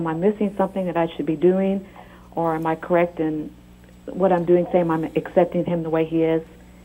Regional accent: Missouri, United States; Hello, Mother. I'm from Missouri.

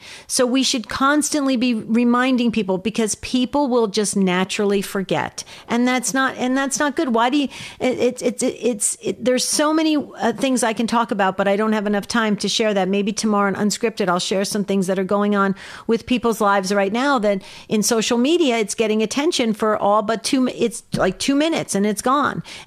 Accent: New Jersey, United States; I was raised 18 years in New Jersey, and we used to go really fast. But I've been living in Arizona for a very long time, so we slow down.

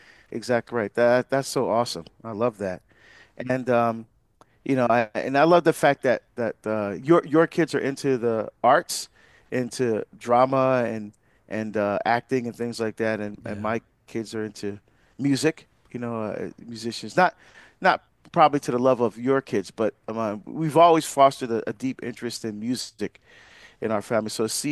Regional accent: New Jersey, United States; And so it was good to go back to my home state of New Jersey and speak at a give a keynote at a radio conference there

